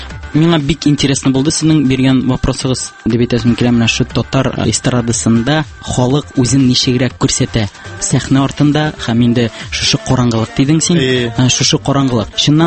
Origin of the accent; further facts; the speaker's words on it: Biklyan, Tatarstan, Russia; Мин үзем Ашалы ягыннан, Тукай районы Биклән авылында минем балачагым шунда үсте.